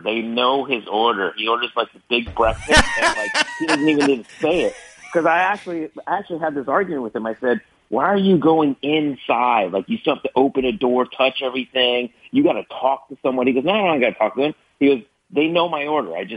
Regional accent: Maryland, United States; My parents, I'm from Maryland, so my parents live in Maryland

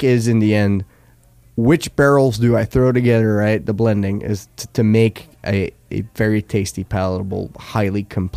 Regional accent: Flanders, Belgium; English is a second language; We're from the Lambic region in Belgium.

